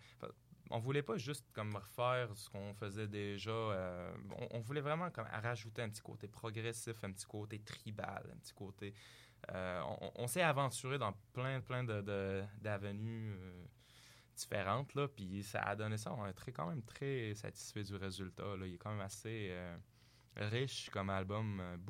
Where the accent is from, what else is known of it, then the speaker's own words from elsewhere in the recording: Morocco; Moi, évidemment, je viens du Maroc. Là, j'avais quand même un bagage très, très métal extrême parce que je jouais dans des bandes de métal extrême au Maroc.